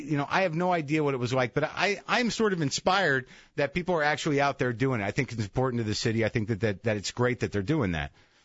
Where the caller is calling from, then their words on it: California, United States; We're calling from California.